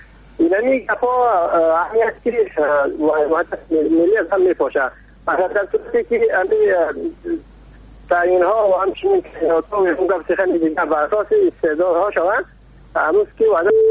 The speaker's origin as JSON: {"language": "Persian", "region": "Badakhshan", "country": "Afghanistan", "said": "از بدخشان هستم"}